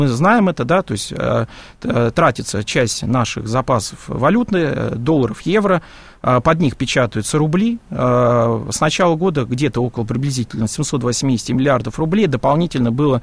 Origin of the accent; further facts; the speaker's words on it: Saint Petersburg, Russia; я сам родился в Санкт-Петербурге, родился, учился, там, закончил тот же Ленинградский госуниверситет, поэтому, конечно, вы можете, тут меня спрашивали, откуда я. Ну да, я тоже из Петербурга